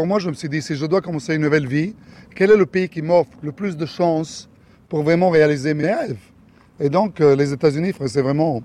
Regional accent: France; moved away; J'ai quitté la France en 1985. Parce qu'à l'époque, il y avait les socialistes au pouvoir.

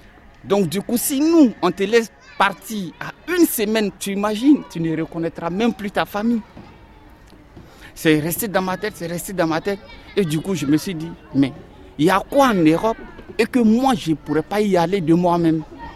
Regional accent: Côte d’Ivoire; moved away; Je viens de la Côte d'Ivoire. Je suis quelqu'un de très très timide et j'aime pas parler.

